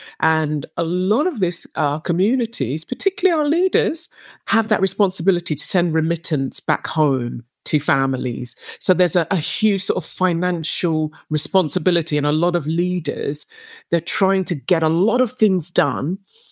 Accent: United Kingdom; I pride myself on, you know, being a British Nigerian and knowing all the traditional foods and loving them

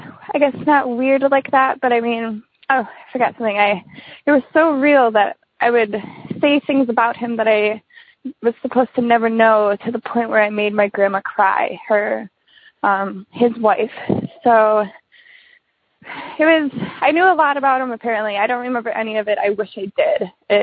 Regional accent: Wisconsin, United States; from Wisconsin. This is my first time calling

